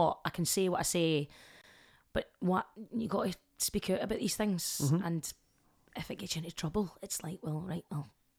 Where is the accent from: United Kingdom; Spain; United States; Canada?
United Kingdom; Glasgow, Scotland; but I thought, well, I'm from Glasgow and there's an amazing scene in Glasgow.